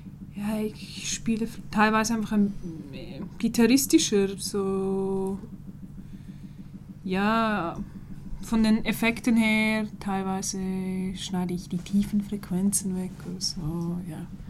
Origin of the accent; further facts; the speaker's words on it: Chur, Graubünden, Switzerland; now in Zürich, Switzerland; Ich wohne jetzt in Zürich, bin aber in der Ostschweiz aufgewachsen. Also in Chur.